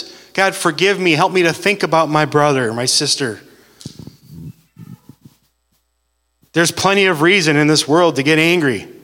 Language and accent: English; United States; I am an American. You are an American.